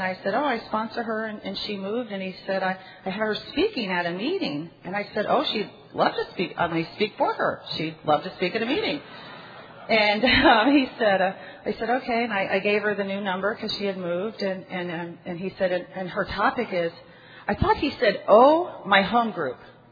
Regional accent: Vero Beach, Florida, United States; I'm from Vero Beach, Florida. And I am a member of the Vero 12 and 12 group.

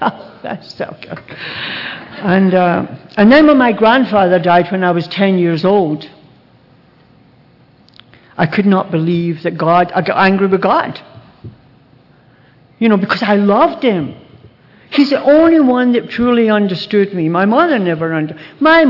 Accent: Glasgow, Scotland, United Kingdom; born there; I was born in Glasgow, Scotland.

